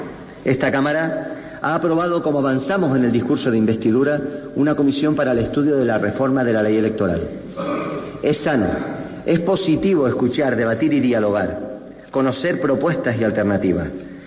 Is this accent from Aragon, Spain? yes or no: no; Canary Islands, Spain; Como canario